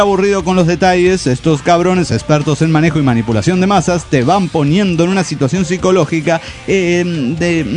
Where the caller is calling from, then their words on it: San Luis, Argentina; de las Sierras de San Luis, Argentina.